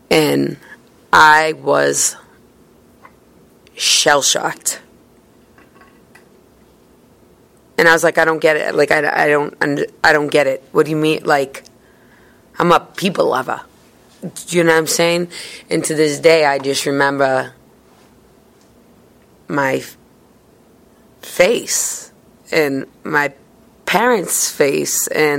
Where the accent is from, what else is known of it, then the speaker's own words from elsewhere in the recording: Boston, Massachusetts, United States; I was born and raised in High Park in Boston. Been here all my life.